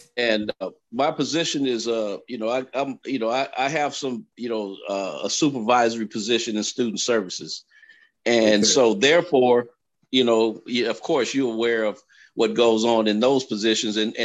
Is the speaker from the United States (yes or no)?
yes; Compton, California, United States; it reminds me of growing up in Compton, you know, when you had the white flight